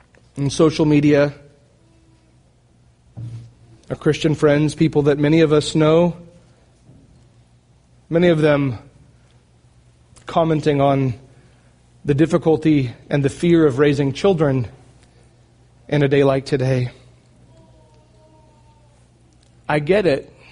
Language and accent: English; United States; I am an American. I am all for the right to bear arms